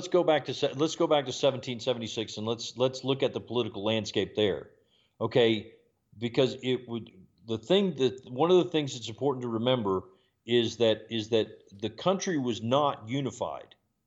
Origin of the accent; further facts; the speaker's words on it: South Carolina, United States; You know, you're from Missouri, I'm from South Carolina, you know, wherever